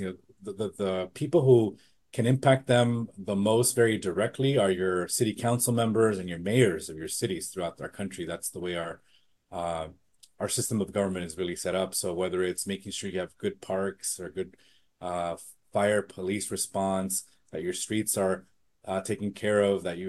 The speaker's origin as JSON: {"language": "English", "town": "San Diego", "region": "California", "country": "United States", "tie": "born or raised there", "said": "And I was blessed to be born here in San Diego and born and raised in the Barrio Logan community, which is traditionally a Chicano, Latino, Mexican-American community here in San Diego, the historic sort of center of that community."}